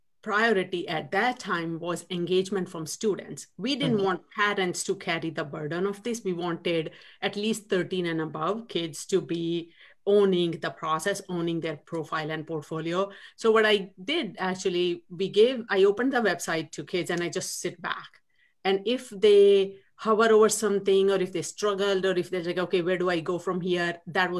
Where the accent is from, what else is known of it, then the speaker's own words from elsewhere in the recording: India; moved away as an adult; now in Seattle, United States; I was always a rebel growing up in India, always getting into trouble and stuff. So 99 moved here permanently to Seattle, Washington. We have been here since then.